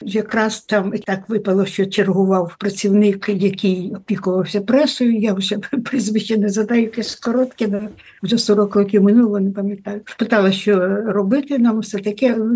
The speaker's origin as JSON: {"language": "Ukrainian", "town": "Chernobyl", "region": "Kyiv Oblast", "country": "Ukraine", "said": "люди добрі, то я з Чорнобиля, ось зараз."}